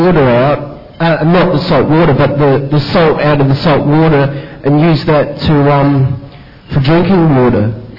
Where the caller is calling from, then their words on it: Adelaide, South Australia, Australia; I'm from the Pipeline at Semaphore in Adelaide.